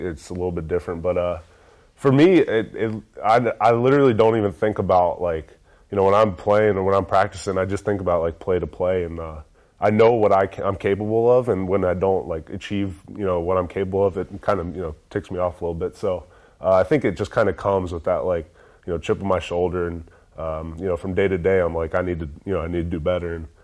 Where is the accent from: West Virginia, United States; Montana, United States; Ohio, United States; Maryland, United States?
Maryland, United States; Baltimore; also born or lived in Annapolis; I was born in Annapolis, so I grew up in the Baltimore area.